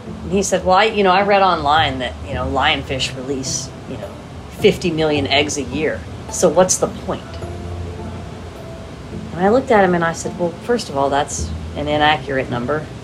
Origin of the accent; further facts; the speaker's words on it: Wrightsville Beach, North Carolina, United States; I'm from an island off the coast of North Carolina called Wrightsville Beach. My father was a commercial shrimper and a charter boat captain. So I grew up definitely on the water, in the water. Moved to the Florida Keys and...